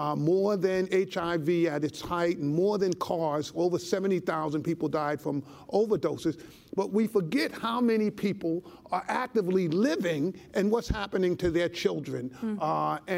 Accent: New York, United States; I've seen this firsthand growing up in the South Bronx and working in Harlem

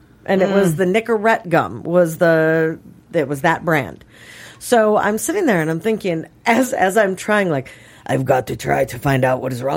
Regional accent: Minnesota, United States; Because when they found out I was from Minnesota, when was the last time you were there?

